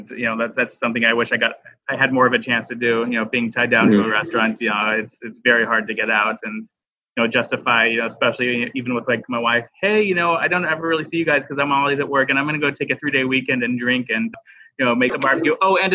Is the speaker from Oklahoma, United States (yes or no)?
no; Arkansas, United States; Yeah, I grew up in Arkansas, and we were very much entrenched in the dry rub with like the vinegar dipping sauce type of barbecue.